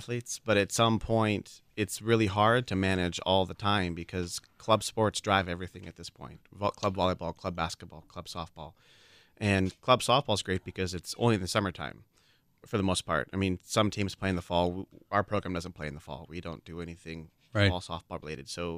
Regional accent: Washington, United States; My wife is from Oregon. I grew up in Washington.

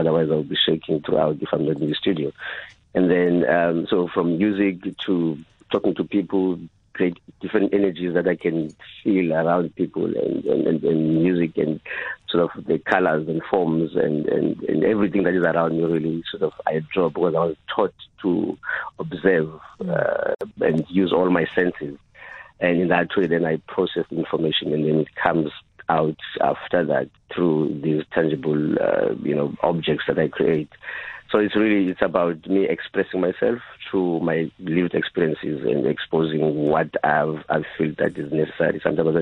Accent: Ngobozana, Eastern Cape, South Africa; So I am from the Eastern Cape in a small village called Ngobozana. It's a small town called Kiskamang or Kobekobo. So that's where I grew up and that's where I come from.

